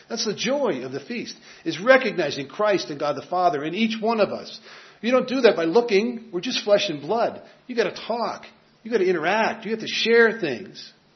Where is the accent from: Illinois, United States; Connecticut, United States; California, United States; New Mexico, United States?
Illinois, United States; Chicago; now in Minnesota, United States; You know, I am originally from Chicago, now in Minnesota, and I'm fighting to keep the Cubs out of my head.